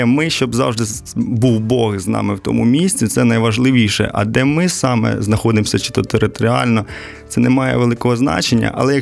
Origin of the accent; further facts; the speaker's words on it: Kherson Oblast, Ukraine; born there; now in Poltava, Ukraine; Я змінював і місце проживання. Спочатку я народився в Херсонській області, де я переїздив двічі, і в Полтавській області. Батьки проживають неподалік міста Полтава, і я безпосередньо в Полтаві.